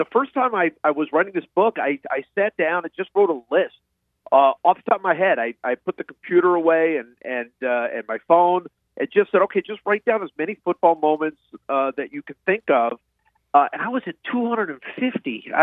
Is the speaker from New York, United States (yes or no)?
no; Cleveland, Ohio, United States; Yeah, this book has to go credit to all those Browns that I grew up with in Cleveland.